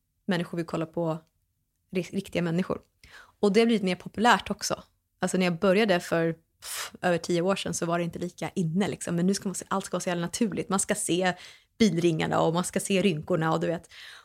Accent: Sweden; jag hade en bild av mig själv när jag växte upp här i Sverige.

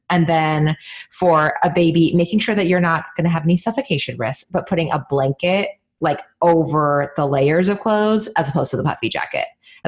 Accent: California, United States; I knew how to ski from growing up in California.

